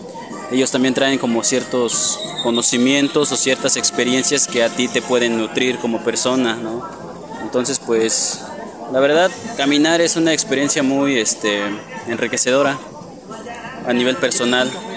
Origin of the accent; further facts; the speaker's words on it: Cuetzalan, Puebla, Mexico; aquí de Cuetzalan. Entonces, desde pequeños, pues de alguna manera nos enseñan a pedir permiso siempre